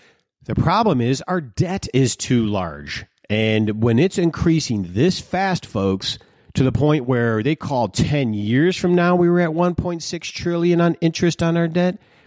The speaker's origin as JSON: {"language": "English", "town": "Detroit", "region": "Michigan", "country": "United States", "tie": "born or raised there", "said": "I grew up in Detroit where a Democrat was pretty decent."}